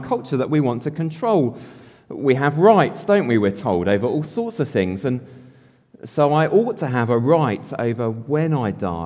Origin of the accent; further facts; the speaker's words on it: Kidderminster, West Midlands, United Kingdom; I grew up in Kidderminster, which is where he had the majority of his ministry. I used to walk past a statue of him on my way to school every day.